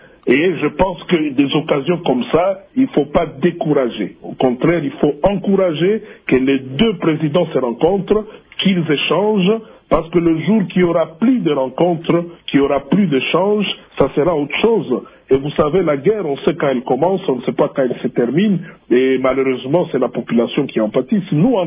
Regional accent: South Kivu, DR Congo; Vous savez, avec le Rwanda, nous sommes un pays, moi je suis de Sud Kivu

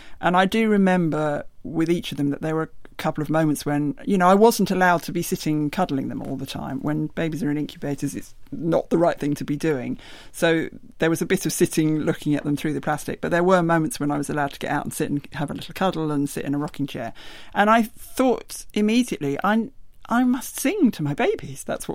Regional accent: United Kingdom; being British, no one ever mentions things like

